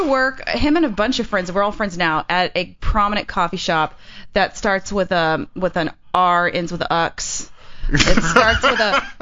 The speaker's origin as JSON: {"language": "English", "town": "Houston", "region": "Texas", "country": "United States", "said": "We are both from Houston."}